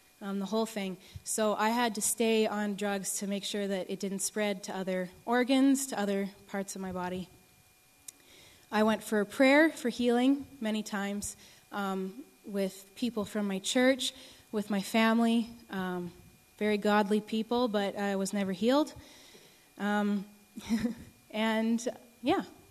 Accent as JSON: {"language": "English", "country": "Canada", "said": "I'm from Canada."}